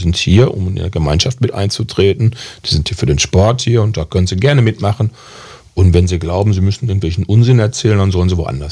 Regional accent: North Rhine-Westphalia, Germany; Ich bin auch in der Zechensiedlung groß geworden. So, und das ist einfach normal, finde ich, bei uns im Ruhrgebiet.

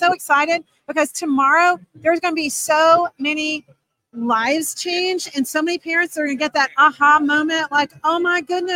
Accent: Charlotte, North Carolina, United States; North Carolina. We're from Charlotte, North Carolina.

